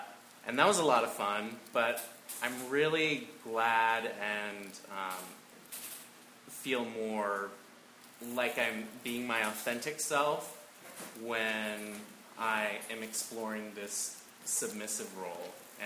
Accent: Fairbanks, Alaska, United States; moved away; I grew up in Fairbanks, Alaska, so not a whole big community like this. So I moved here in August.

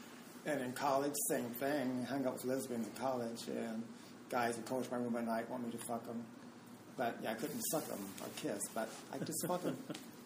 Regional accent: San Diego, California, United States; born there; I was born here in San Diego in 1948.

